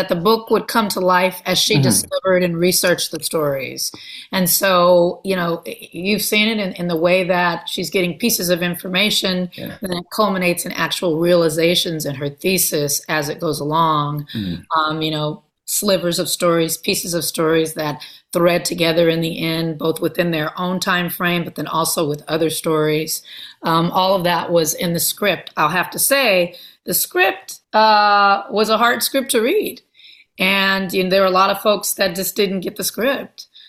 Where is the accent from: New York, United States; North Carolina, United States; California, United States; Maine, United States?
California, United States; Compton; I think, you know, for me, it's interesting because I am from Los Angeles. I'm from Compton. That's not even LA proper. That is like a half hour outside of LA.